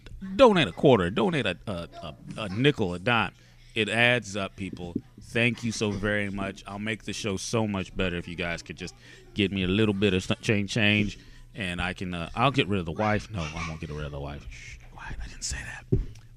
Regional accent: Illinois, United States; born there; We were both born in Illinois. We sound like we're from Italy, apparently.

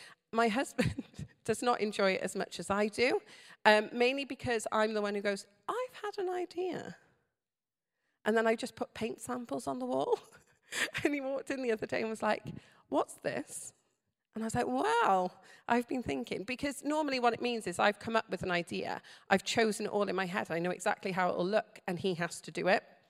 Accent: Wales, United Kingdom; my accent may have betrayed me already and told you that I'm Welsh. I'm proud of it.

